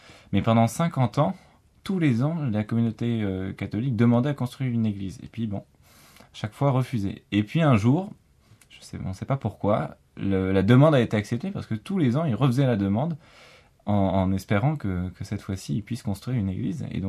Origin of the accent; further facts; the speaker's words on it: France; tu es chrétien, vu que tu es français, tu es chrétien. Et d'ailleurs, c'est ça qui est intéressant, c'est que pour toutes ces personnes, on est français, on est chrétien.